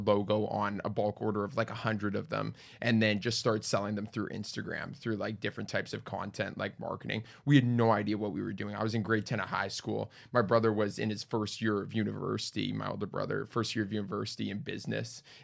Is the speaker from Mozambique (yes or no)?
no; Winnipeg, Manitoba, Canada; Born and raised in Winnipeg, 20 years there.